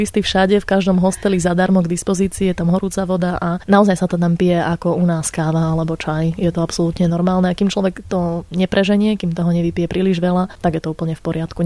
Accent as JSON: {"language": "Slovak", "town": "Partizánske", "region": "Trenčín Region", "country": "Slovakia", "said": "ja som z Partizánskeho, ktoré sa pôvodne volalo Baťovany"}